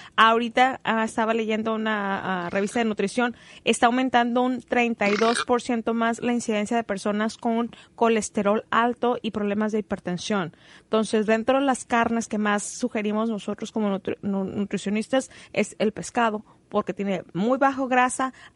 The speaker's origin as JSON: {"language": "Spanish", "country": "Mexico", "said": "los que somos mexicanos"}